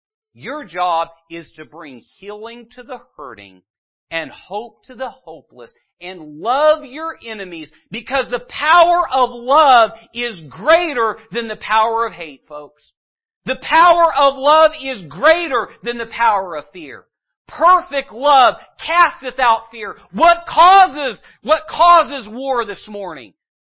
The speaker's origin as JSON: {"language": "English", "country": "United States", "said": "I'm not a Mexican citizen. I'm not an African citizen from an African country. I'm an American"}